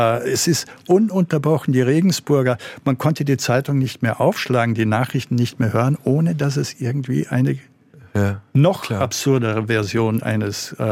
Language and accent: German; Salzburg, Austria; ich komme ja aus Salzburg und das heißt, ich bin auch in diesem ländlichen und in diesem bergigen Raum ja aufgewachsen.